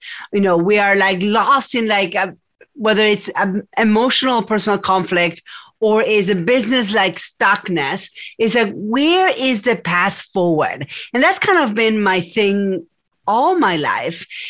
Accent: Argentina; English is a second language; So I have an accent. I'm from Argentina.

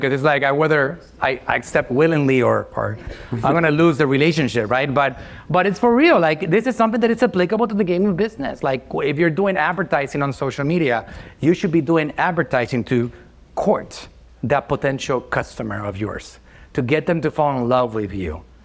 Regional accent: Puerto Rico; I'm from Puerto Rico.

